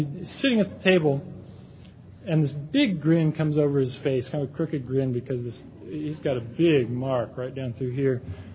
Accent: Fresno, California, United States; I remember growing up in Fresno, California, this time of the year, in summer, it is warm.

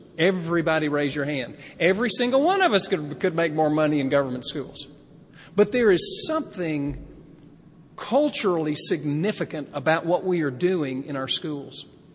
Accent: the South, United States; accent: Southern; You can tell I'm from the South. I didn't put the G on it.

